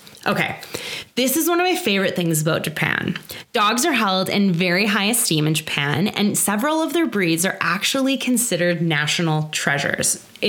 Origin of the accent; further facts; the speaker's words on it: Canada; well, we're Canadian, so we brought mini bottles of maple syrup that were shaped like the maple leaf.